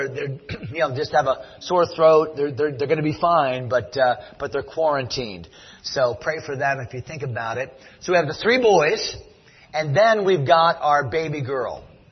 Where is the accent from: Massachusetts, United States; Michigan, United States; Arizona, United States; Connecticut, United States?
Connecticut, United States; also born or lived in Pittsburgh, United States; now in Fredericksburg, United States; I'm from Connecticut, so we started a church years ago in Connecticut, and I pastored there for 5 years.